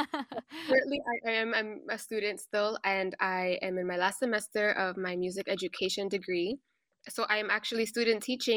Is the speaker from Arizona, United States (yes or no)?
yes; Tucson, Arizona, United States; also born or lived in Nogales, Mexico; So I'm a fronteriza, which means I'm a girl from ambos lados. I grew up here in Tucson, Arizona. I was born here, but I spent most of my summers and weekends in Mexico or Nogales, Sonora.